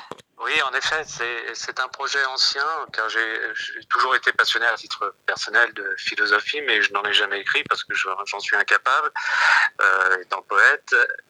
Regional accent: Paris, Île-de-France, France; je suis parisien et je me balade beaucoup dans Paris à pied.

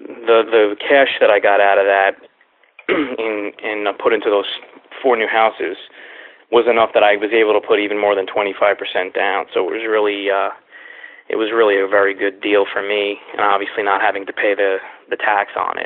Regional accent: Queens, New York, United States; So we're from New York City originally. My father came over on a boat into Brooklyn, and then I grew up in Queens, and I live in Jersey now.

